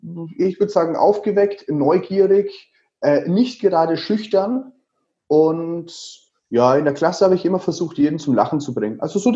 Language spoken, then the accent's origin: German; Würzburg, Bavaria, Germany; born there; ich bin in Würzburg geboren, Baujahr 86. Mich gibt es also jetzt schon seit 33 Jahren.